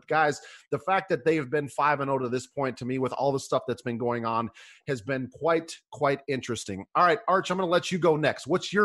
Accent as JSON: {"language": "English", "region": "Minnesota", "country": "United States", "tie": "born or raised there", "said": "I was born and raised in Minnesota."}